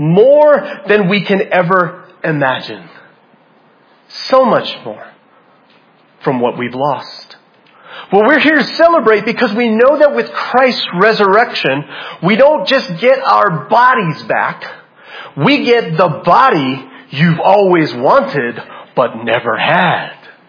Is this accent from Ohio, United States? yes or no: no; Hawaii, United States; I mean, I'm just like, look, man, we're from Hawaii.